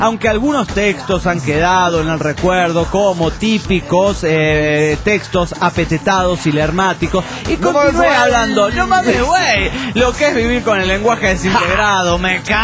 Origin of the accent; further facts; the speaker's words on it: Alberdi, Tucumán, Argentina; Mi pueblo se acostumbra a sacar la basura a la 1 de la tarde.